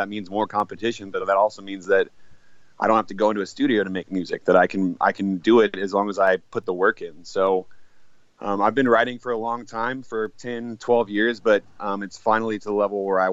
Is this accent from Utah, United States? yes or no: no; Dallas, Texas, United States; and I'm from Texas, from Dallas, Texas